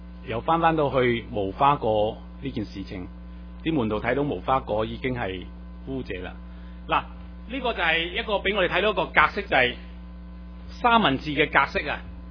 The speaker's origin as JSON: {"language": "Chinese", "region": "Guangdong", "country": "China", "said": "我很用我们广东人的术语，就是很过瘾的。"}